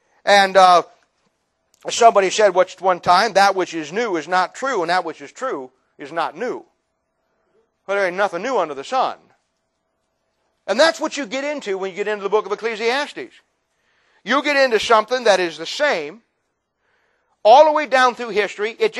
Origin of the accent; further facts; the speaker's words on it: United States; And I'm an American. I live in America, and I know how America's going